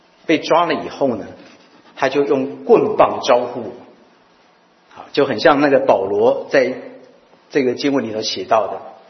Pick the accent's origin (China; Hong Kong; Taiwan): Taiwan; now in Canada; 我自己从台湾移民到加拿大，2007年我蒙召做全职传道。